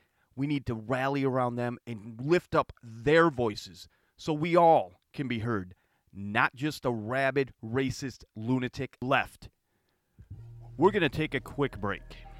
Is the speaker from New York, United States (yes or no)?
no; Michigan, United States; In my home state of Michigan, it's 31%.